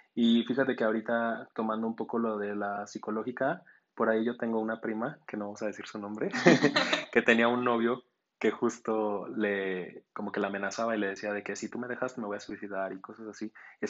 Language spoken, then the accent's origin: Spanish; Mexico; como somos de México, tenemos como esta mentalidad machista